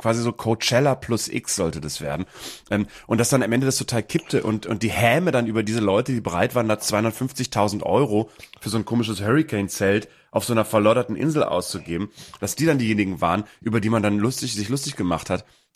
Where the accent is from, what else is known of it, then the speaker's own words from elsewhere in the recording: Bremen, Germany; wir hatten einen Off-Tag in Bremen und das ist meine Heimat.